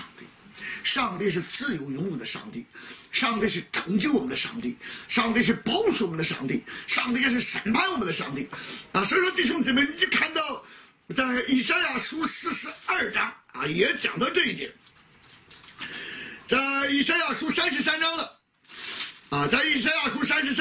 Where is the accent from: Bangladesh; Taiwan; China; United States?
China; northern China; 我是北方人，我喜欢吃馒头啊